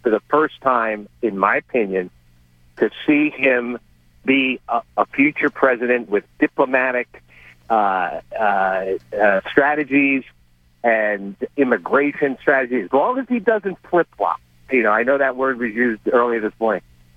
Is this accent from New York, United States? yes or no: yes; New York, United States; I grew up in New York and I know him from the early days